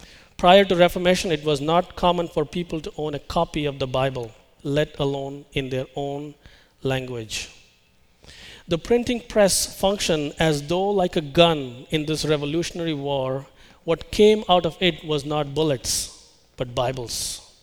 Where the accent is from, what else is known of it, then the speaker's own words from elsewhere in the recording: India; I come from India